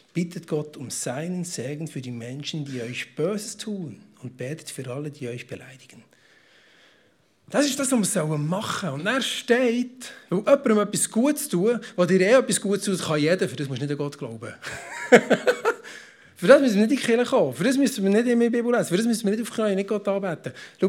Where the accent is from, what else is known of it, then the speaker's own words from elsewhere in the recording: Switzerland; Und wir sind ja reich, gell? Wir sind Schweizer.